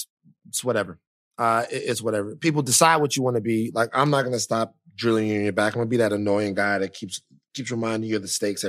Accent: Louisiana, United States; I am from Louisiana, and I know a bunch of people who are great people who happen to have conservative beliefs

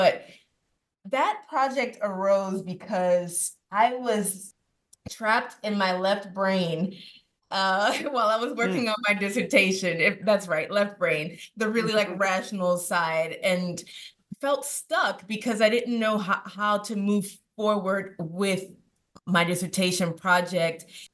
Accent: New Orleans, Louisiana, United States; And though I was born in New Orleans and raised outside of New Orleans

